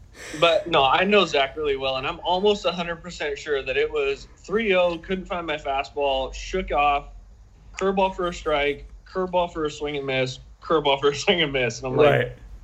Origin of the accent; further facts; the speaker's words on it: Long Beach, California, United States; I'm from Long Beach.